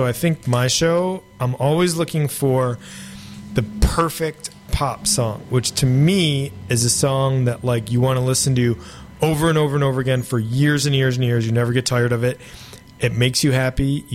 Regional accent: Syracuse, New York, United States; Syracuse, New York, right in the middle of New York State. Great place to grow up

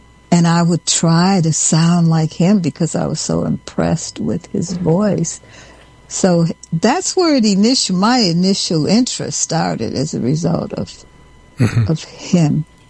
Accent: Tennessee, United States; born there; I was born in Tennessee, started singing, in gospel choir

